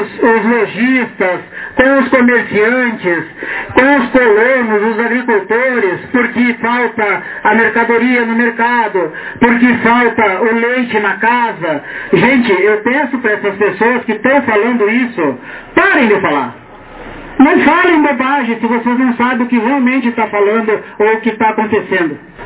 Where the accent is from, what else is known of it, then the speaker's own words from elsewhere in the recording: Chapecó, Santa Catarina, Brazil; eu sou da cidade de Chapecó, eu estou aqui há uma semana e quatro dias